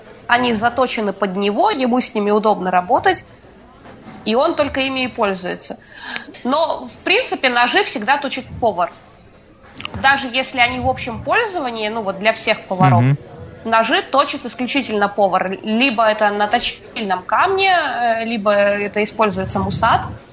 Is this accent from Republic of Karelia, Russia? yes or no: yes; Republic of Karelia, Russia; Учитывая, что я сама из Карелии, то бишь, ну, я севернее Петербурга родилась